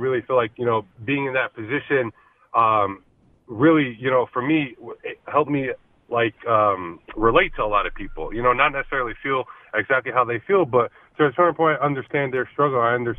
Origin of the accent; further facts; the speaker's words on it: New York City, New York, United States; also born or lived in Brooklyn; growing up in New York City because it exposed me to so much diversity throughout my childhood. You know, New York City, you know, being born in Brooklyn, Sunset Park, and be around, you know, Spanish and Asians and that kind of community.